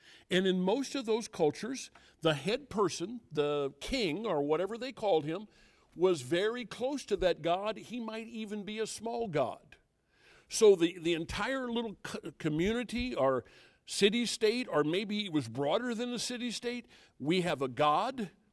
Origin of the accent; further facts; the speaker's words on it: United States; I grew up in America. Some of you didn't. That's fine. I grew up here